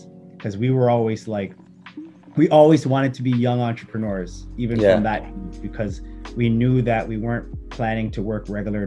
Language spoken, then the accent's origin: English; Mississauga, Ontario, Canada; where we grew up in Mississauga